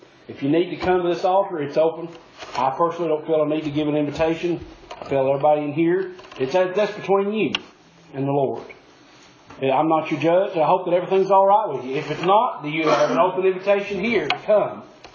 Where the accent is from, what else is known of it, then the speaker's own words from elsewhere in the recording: United States; Yeah, I'm an American, proud to be an American.